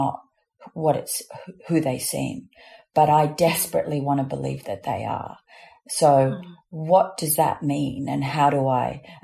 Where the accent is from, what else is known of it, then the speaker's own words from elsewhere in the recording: Australia; accent: Australian; I don't use my Australian accent at all.